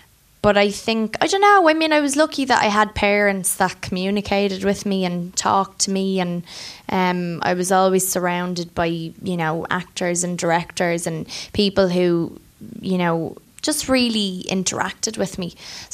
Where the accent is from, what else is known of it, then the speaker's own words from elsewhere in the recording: Bronx, New York, United States; born there; I was born in the Bronx, obviously.